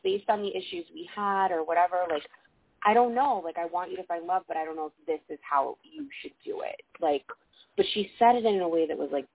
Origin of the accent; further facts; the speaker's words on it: Miami, Florida, United States; because we're from Miami and, like, we totally know, like, the type of guy that this guy is